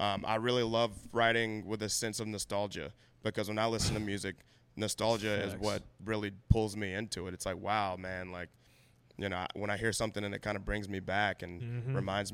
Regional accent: United States; I love our country. I love, you know, being American, and that is one of the most American things that you can do.

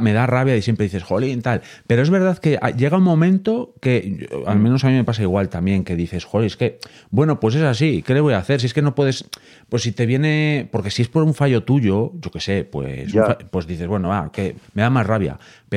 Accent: Boñar, Castile and León, Spain; Y San Roque son las fiestas de mi pueblo, de Boñar, que Jorge conoce, por cierto.

